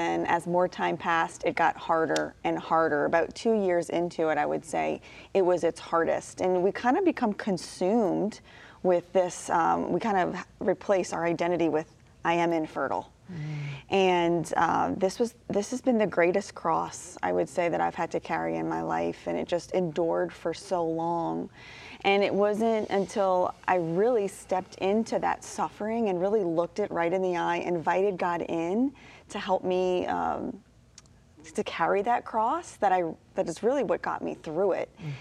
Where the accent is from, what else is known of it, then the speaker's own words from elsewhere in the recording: New Orleans, Louisiana, United States; I grew up right outside of New Orleans, Louisiana.